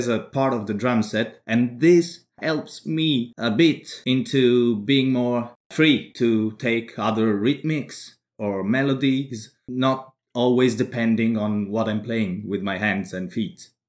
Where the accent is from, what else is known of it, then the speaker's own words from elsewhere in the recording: Emilia-Romagna, Italy; I'm Italian, I came from Emilia Romagna, you know, the region of Valentino Rossi, for Ferrari, everything.